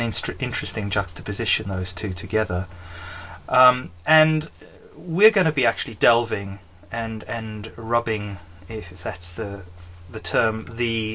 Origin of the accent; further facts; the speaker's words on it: South Africa; I didn't have a British childhood because I was born and bred in South Africa.